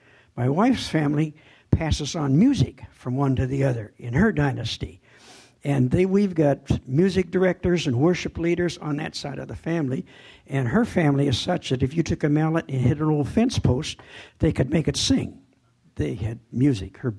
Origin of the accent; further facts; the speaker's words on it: Minnesota, United States; I'm a Minnesotan through and through, in case some of you are wondering about my background. We moved to Villard when I was in the first grade. Then we moved to Alec, and I finished my elementary school to the sixth grade. Then we moved to Evansville